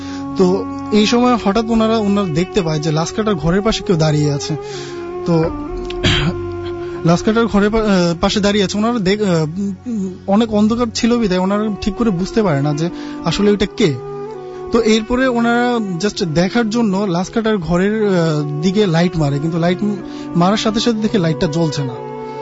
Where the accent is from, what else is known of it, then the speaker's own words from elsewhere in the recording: Chandpur, Chittagong Division, Bangladesh; now in Dhaka, Bangladesh; আমি এসেছি মেরুলবাড্ডা থেকে, আমার হোম টাউন হচ্ছে চাঁদপুর।